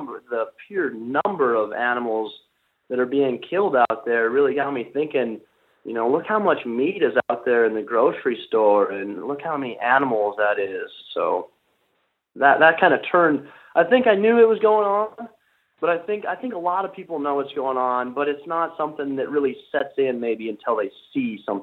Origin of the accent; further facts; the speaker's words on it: Wyoming, United States; And I grew up in Wyoming, where we farmed and ranched, and we had cattle